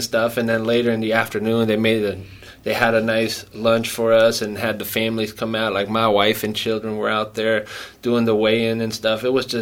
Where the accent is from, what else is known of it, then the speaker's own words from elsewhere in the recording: Emporia, Kansas, United States; born there; Yeah, I was born in Emporia.